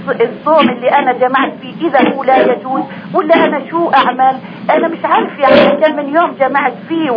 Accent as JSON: {"language": "Arabic", "town": "Bethlehem", "region": "West Bank", "country": "Palestine", "said": "من بيت لحم."}